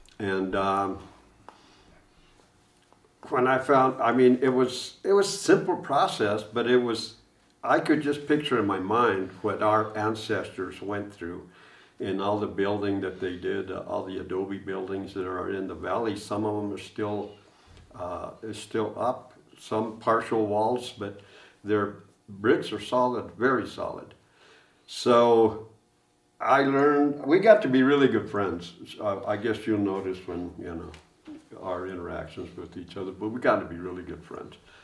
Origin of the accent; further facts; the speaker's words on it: Capulin, Colorado, United States; because I'm from Capulin. I live, almost 30 miles away from Conejos.